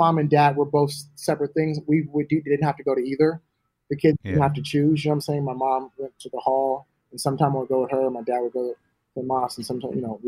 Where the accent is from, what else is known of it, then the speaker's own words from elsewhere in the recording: Los Angeles, California, United States; I'm from LA. I'm from Hollywood. Why would I not go back home?